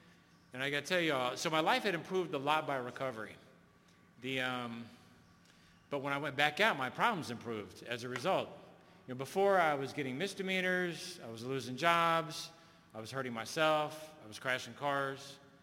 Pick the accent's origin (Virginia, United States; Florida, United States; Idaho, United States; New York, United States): Florida, United States; I'm from Florida. I'm moving to Pennsylvania.